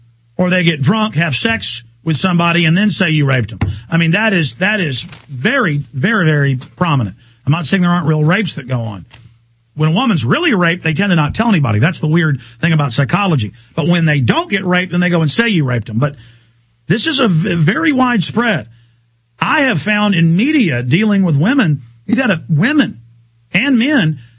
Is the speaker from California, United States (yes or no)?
no; Texas, United States; I grew up white guy in Texas and never heard anybody say the N-word